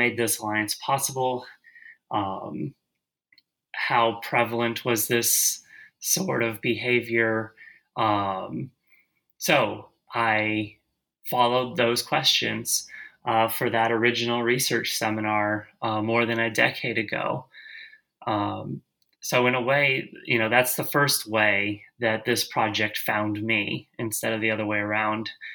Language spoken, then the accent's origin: English; Milwaukee, Wisconsin, United States; So I'm from Milwaukee, Wisconsin. I've done my degrees at Purdue, Maryland, and then finally my PhD at the University of Alabama. And I teach at the University of Tennessee at Chattanooga.